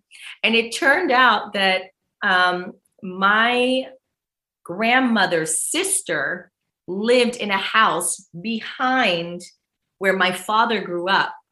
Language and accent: English; Brooklyn, New York, United States; especially growing up in Brooklyn, I was always we were going to the theater constantly